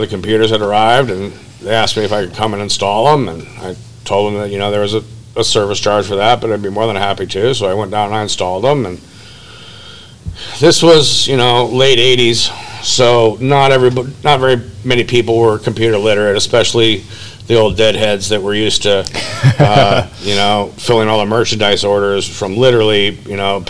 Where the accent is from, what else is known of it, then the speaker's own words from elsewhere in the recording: California, United States; And growing up in Marin County, where everybody has $200 shoes and a spare BMW in their garage, it was all about ego.